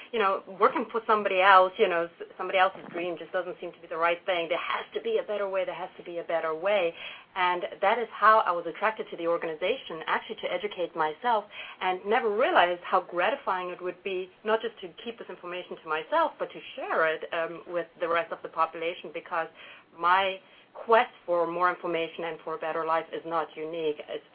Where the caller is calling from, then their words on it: Southbury, Connecticut, United States; I'm actually located at the Franchise Source Brands International Performance Enhancement Center, and that is right here in Southbury, Connecticut.